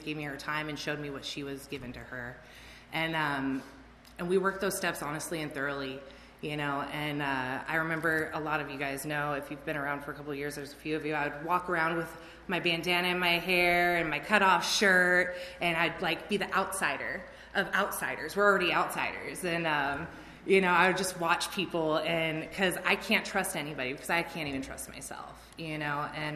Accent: Oceanside, California, United States; I'm not from Lancaster, thank God. I'm from Oceanside.

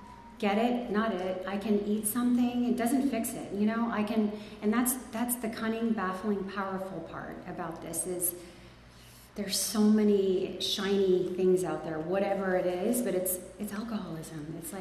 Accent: San Diego, California, United States; also born or lived in Long Beach; I was born in Long Beach, California. My parents immigrated here from the Philippines to find a better life, you know, to find a better life for their kids. And they wanted this better life. And so we moved here. I grew up in San Diego

